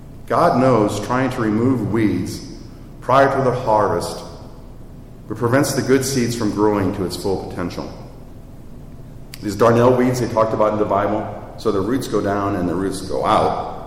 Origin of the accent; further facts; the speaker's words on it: St. Louis, Missouri, United States; So I grew up in Missouri Synod, and I grew up in St. Louis, and I grew a block away from the seminary.